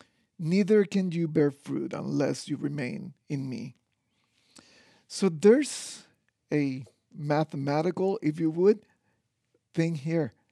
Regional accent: Costa Rica; Many of you don't know, but I'm from Costa Rica. Yes, paradise in Central America.

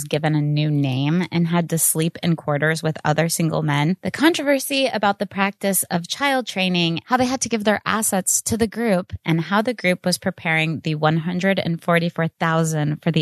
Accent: Kansas, United States; I'm from Kansas. It's kind of farmy, but no.

